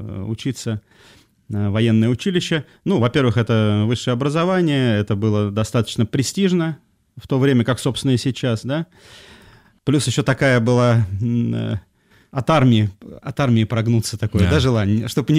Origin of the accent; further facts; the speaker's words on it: Pushkin, Saint Petersburg, Russia; born there; Я, поскольку родился в Пушкине, здесь, под Санкт-Петербургом